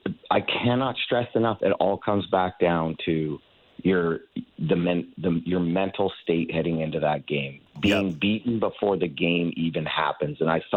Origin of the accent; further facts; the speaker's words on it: Canada; We were playing against American teams and, you know, we're the Canadian team